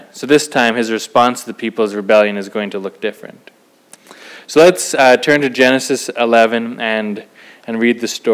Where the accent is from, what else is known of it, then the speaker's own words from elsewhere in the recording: Canada; they sometimes assume that as a Canadian, you speak at least two languages, English and French